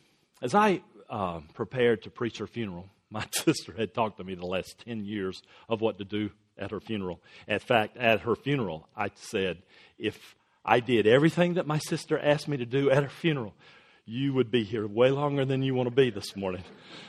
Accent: North Carolina, United States; I grew up outside of the University of North Carolina. Okay, just down the road from Duke University.

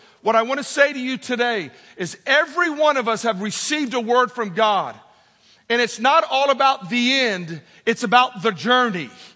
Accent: Texas, United States; I was born in Texas, raised a heathen.

